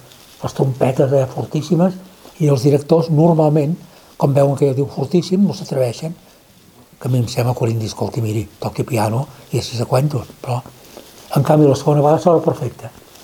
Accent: Vilanova i la Geltrú, Catalonia, Spain; also born or lived in Sitges; sóc home de mar. Sóc home de Vilanova i Sitges, sobretot, o la casa que hi havia entre Vilanova i Sitges, que a prop de la casa de l'Eugeni d'Ors

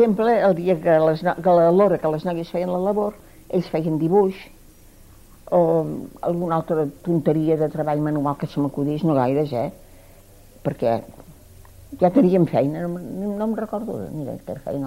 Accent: La Bisbal, Catalonia, Spain; I jo volia anar a estar, com és natural, a la Bisbal, que era el meu poble i tenia el meu marit, ho tenia tot allà.

